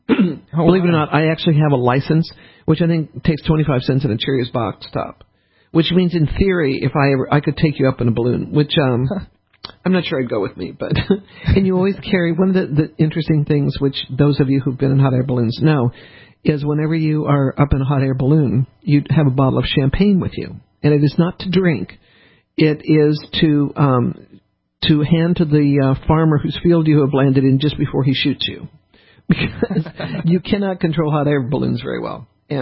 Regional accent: Louisiana, United States; And this is something from my home state. Louisiana was admitted to the U.S.

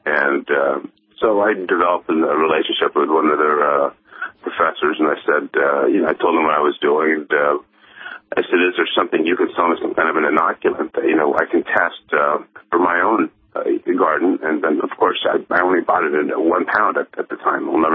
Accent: Los Angeles, California, United States; I grew up in Los Angeles in the very, we call the concrete jungle.

